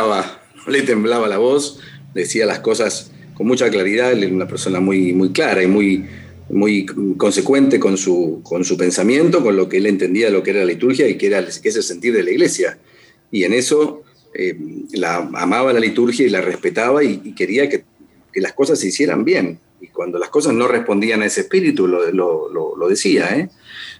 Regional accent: Argentina; al modo nuestro, al modo argentino.

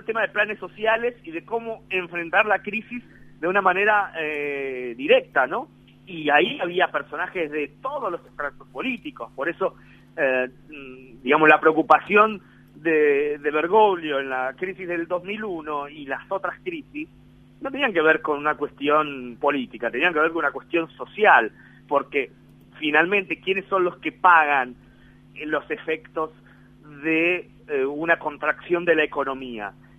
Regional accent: Argentina; moved away; aunque siendo argentino y viendo a lo lejos

